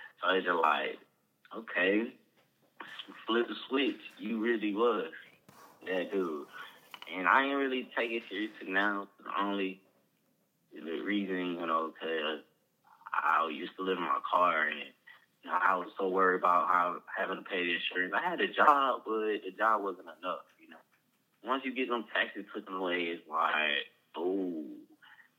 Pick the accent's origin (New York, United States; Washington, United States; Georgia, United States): Georgia, United States; I'm from Fulton County. I'm a Grady baby.